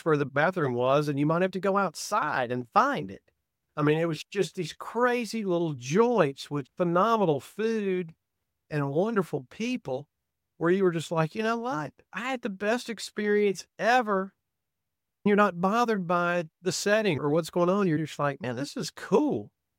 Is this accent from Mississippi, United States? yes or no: yes; Mississippi, United States; Growing up in the Mississippi Delta, I got to see all these just incredibly, Mississippi, Memphis, or Tennessee, Arkansas, Alabama, Georgia, Louisiana, good Lord, all that was just like right in my backyard.